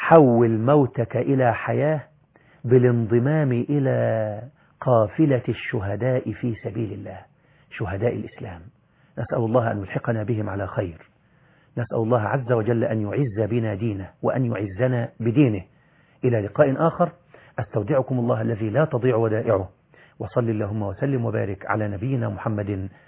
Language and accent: Arabic; Egypt; عامل زي عندنا في مصر لما حد يشوف حاجة حلوة كده مع واحد يقول له ايش ايش، عندنا في مصر في الله ايش ايش